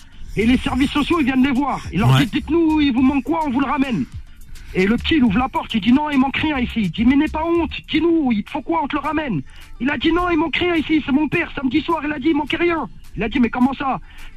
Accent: Guinea; moi je parle pas l'arabe, je suis de la Guinée-Conakry, frérot.

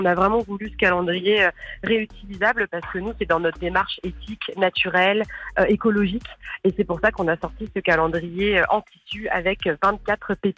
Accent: Orléans, Centre-Val de Loire, France; Nous, on est originaire d'Orléans

